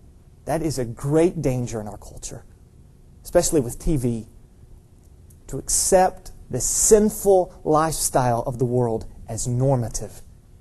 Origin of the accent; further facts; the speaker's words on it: England, United Kingdom; now in United States; I mean, I'm English.